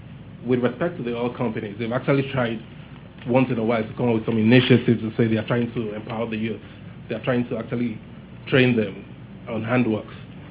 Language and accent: English; Warri, Delta, Nigeria; I'm from the Niger Delta. I'm actually from Wari, to be precise.